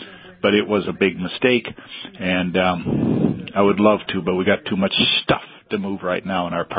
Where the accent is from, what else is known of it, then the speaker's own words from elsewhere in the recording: North Dakota, United States; moved away; Well, I grew up in North Dakota. We moved our business here 22 years ago.